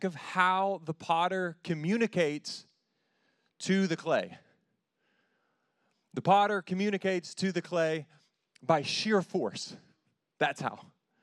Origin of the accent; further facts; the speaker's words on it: United States; born there; I'm an American. I was born here.